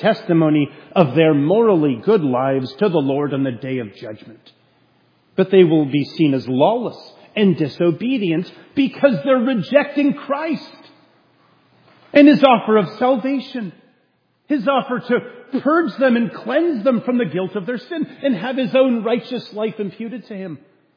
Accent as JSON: {"language": "English", "country": "Canada", "said": "I'm a Canadian."}